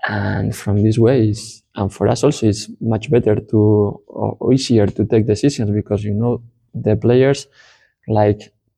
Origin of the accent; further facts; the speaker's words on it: Bilbao, Basque Country, Spain; English is a second language; I'm from Bilbao. I'm 36 years old.